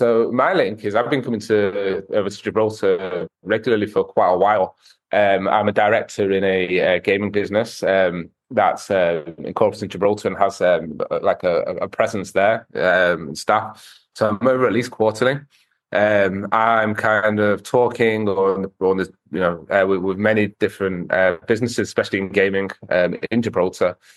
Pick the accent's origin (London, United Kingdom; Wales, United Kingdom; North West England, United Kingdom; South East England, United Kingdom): North West England, United Kingdom; Manchester; I grew up in Manchester, in England